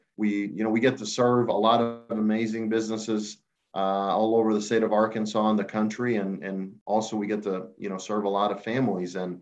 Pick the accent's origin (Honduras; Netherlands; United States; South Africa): Honduras; so I grew up in Honduras in Central America